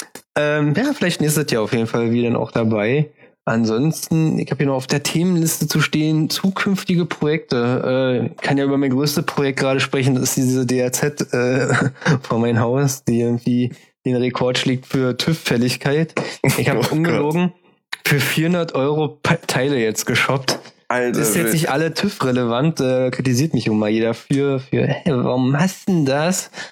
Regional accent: Berlin, Germany; Ich finde immer, also wir sind Berliner. Lass dir da keinen Scheiß erzählen. Wir sind Berliner.

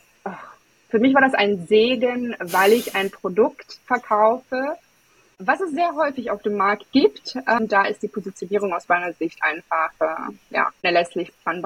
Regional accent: Apulia, Italy; born there; German is a second language; moved away; ich habe italienische Wurzeln, ich bin in Apulien geboren

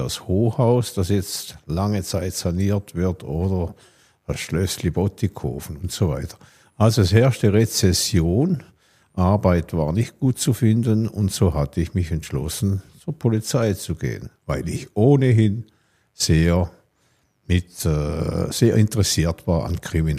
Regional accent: Kreuzlingen, Thurgau, Switzerland; Also ich bin 71 Jahre jetzt und ich bin auch in Kreuzlingen aufgewachsen. War natürlich einige Zeit beruflich in diversen Ortschaften im Kanton wohnhaft.

